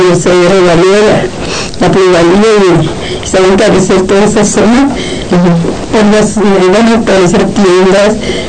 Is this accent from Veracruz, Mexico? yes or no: no; Sinaloa, Mexico; yo soy de Sinaloa, y conocí esas playas preciosas del Pacífico